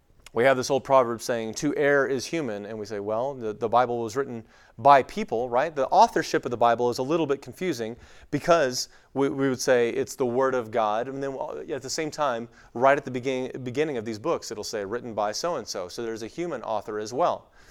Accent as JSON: {"language": "English", "region": "Texas", "country": "United States", "accent": "West Texas", "said": "I'm originally from West Texas. I hide my accent a little bit so that people don't judge me. But I do have one."}